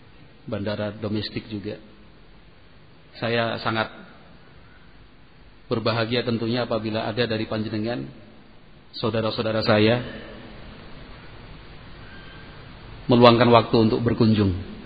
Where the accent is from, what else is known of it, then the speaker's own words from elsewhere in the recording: Yogyakarta, Special Region of Yogyakarta, Indonesia; Saya saudara panjenengan semua, berasal dari Yogyakarta. Bapak saya Jogja, asli Jogja. Ibu saya dari Sulawesi Tenggara.